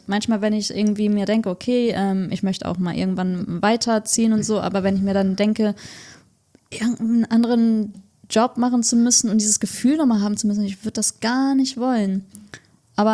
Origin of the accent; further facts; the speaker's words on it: Hamburg, Germany; also born or lived in Indonesia; Ich bin Hamburger Dern, bin zum Großteil hier aufgewachsen, aber habe auch einen Teil meiner Kindheit in Indonesien verbracht, was mich sehr geprägt hat.